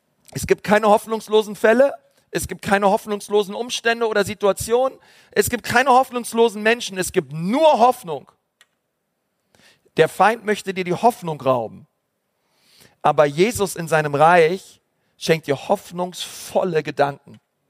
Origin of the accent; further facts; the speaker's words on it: Berlin, Germany; born there; Also ich bin geboren worden in Berlin, steht auf meinem deutschen Pass, Wohnort, hier Geburtsort Berlin